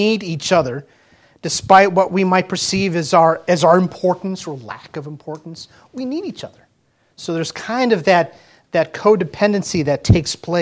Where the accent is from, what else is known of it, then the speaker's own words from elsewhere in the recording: Gibsonton, Florida, United States; The church that I grew up in Gibsonton, Florida, carnival capital of the world, I called my pastor Brother Mac.